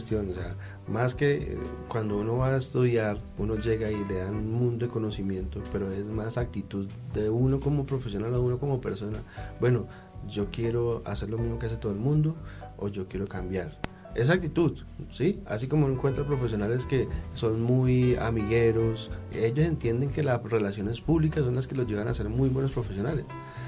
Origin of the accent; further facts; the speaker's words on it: Colombia; Somos colombianos